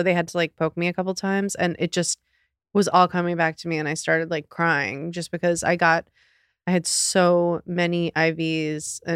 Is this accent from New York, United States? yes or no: yes; Long Island, New York, United States; Well, I grew up on Long Island.